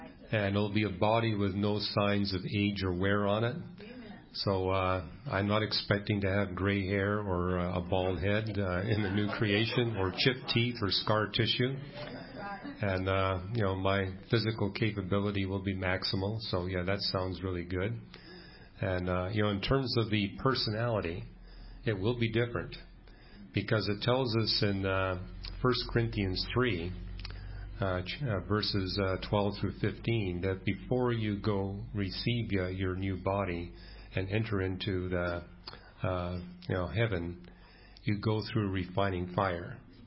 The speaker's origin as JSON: {"language": "English", "region": "British Columbia", "country": "Canada", "tie": "born or raised there", "said": "where I grew up in British Columbia, the Vancouver airport, there is no place on Sea Island that's more than 2 feet above sea level."}